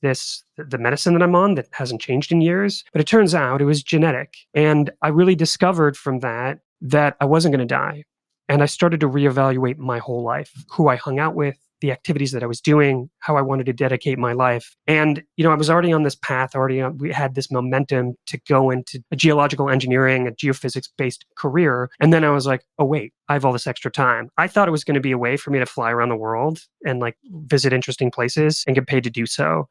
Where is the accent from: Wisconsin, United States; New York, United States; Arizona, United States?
Wisconsin, United States; Marshfield; So I came from Marshfield. There's a great clinic there. It's pretty agrarian, pretty slow.